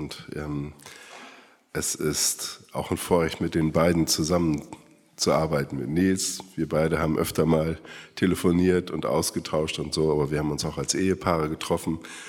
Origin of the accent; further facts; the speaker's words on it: Oldenburg, Lower Saxony, Germany; Ich bin aus Norddeutschland, Oldenburg gebürtig